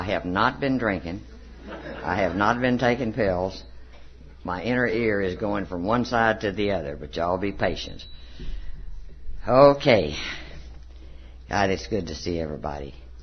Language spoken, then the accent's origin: English; Texas, United States; I talk funny. I was born and raised in Texas, lived all over the world for 20 years, but then went back and I'm rooted in Texas.